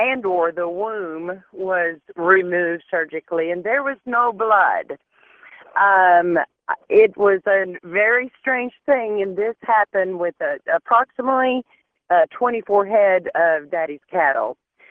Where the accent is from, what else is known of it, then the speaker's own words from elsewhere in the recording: Blue Ball, Arkansas, United States; I was raised in Arkansas, Blue Ball, Arkansas, right in the middle of a valley of the Ouachita Mountains. And we had many cattle mutilations take place on our farm, and lots of farms close by.